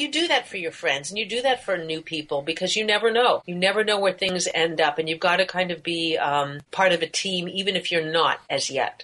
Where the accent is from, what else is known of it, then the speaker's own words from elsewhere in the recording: Toronto, Ontario, Canada; I'm from Toronto originally, so my parents are here in Toronto, so I still consider that my home.